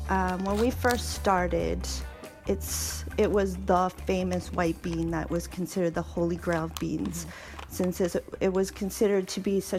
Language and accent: English; Canada; The Canadian, because we're Canadian chocolate makers